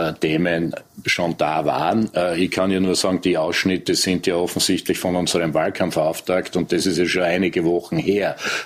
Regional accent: Styria, Austria; ich kenne das ja von meiner Heimat, der Steiermark

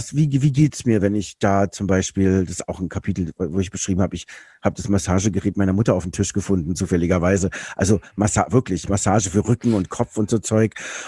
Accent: Berlin, Germany; ich bin auf dem Dorf groß geworden. Weil Buch war Dorf, obwohl das natürlich Ostberlin war, aber das war ganz krass.

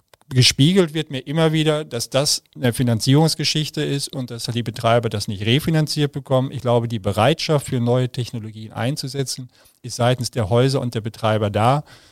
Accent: North Rhine-Westphalia, Germany; Ich komme aus dem Sauerland.

